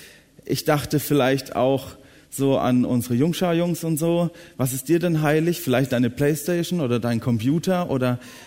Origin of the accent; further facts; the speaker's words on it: Baden-Württemberg, Germany; Und ich musste so an einen Ausspruch denken aus dem Süden, wo ich herkomme, das heiligst Blechle.